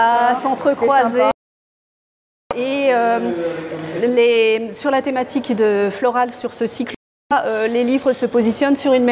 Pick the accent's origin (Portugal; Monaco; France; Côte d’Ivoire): France; Île-de-France; je viens de Seine-et-Marne et je suis en train de migrer vers l'Alsace.